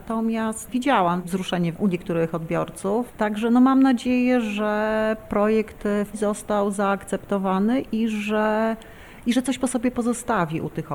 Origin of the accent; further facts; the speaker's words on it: Lublin, Lublin Voivodeship, Poland; now in Wrocław, Poland; przyjechałam do Wrocławia z Lublina.